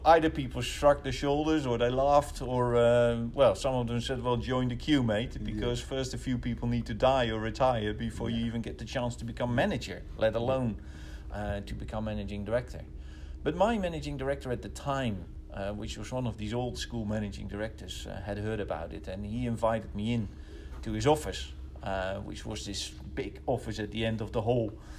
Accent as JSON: {"language": "English", "town": "Rotterdam", "region": "South Holland", "country": "Netherlands", "tie": "born or raised there", "said": "I was born and bred in Rotterdam, then the biggest port in the world."}